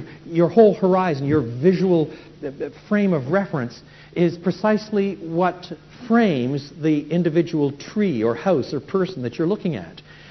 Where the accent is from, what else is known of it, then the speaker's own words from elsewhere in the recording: Canada; I was brought up in French and English in Canada, not in Greek or in Hebrew.